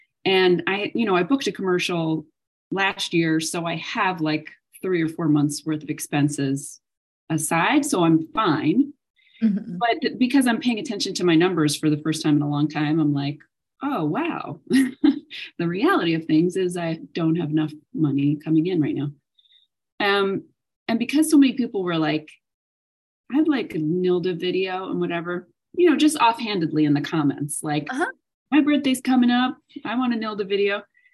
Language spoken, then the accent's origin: English; Queens, New York, United States; I grew up in Queens around a lot of people, a lot of ethnicities.